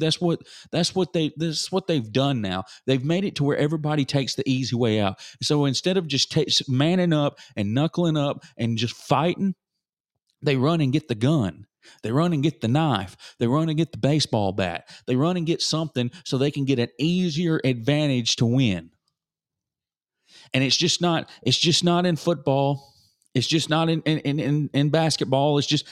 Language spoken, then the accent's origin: English; the South, United States; I grew up in the South.